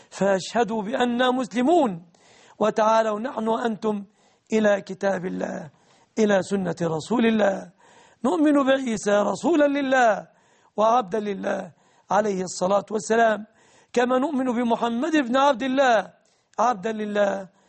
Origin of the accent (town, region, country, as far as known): Egypt